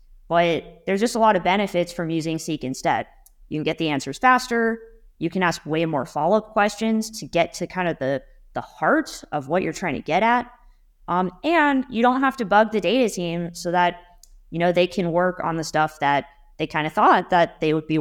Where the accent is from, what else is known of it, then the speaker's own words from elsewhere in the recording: California, United States; So yeah, I grew up in the Silicon Valley, basically South Bay. We moved to LA, you know, a little later, but that's really where I grew up.